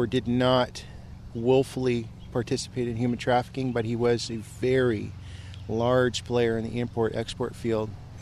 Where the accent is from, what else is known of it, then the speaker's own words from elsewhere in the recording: Scotland, United Kingdom; I always tend to seek out shade just because I'm terminally Scottish.